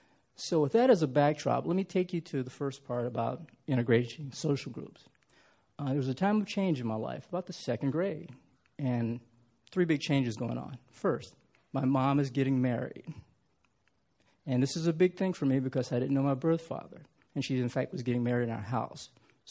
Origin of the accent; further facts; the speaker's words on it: Charlotte, North Carolina, United States; now in Washington, United States; I am a Southerner, so raised in Charlotte, North Carolina